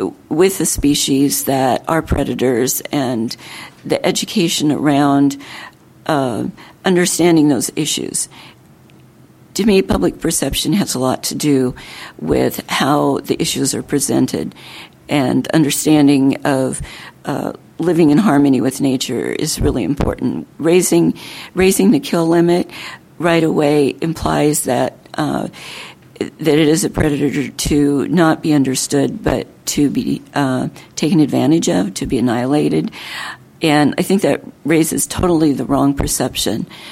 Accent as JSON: {"language": "English", "town": "Burien", "region": "Washington", "country": "United States", "said": "from Burien, Washington."}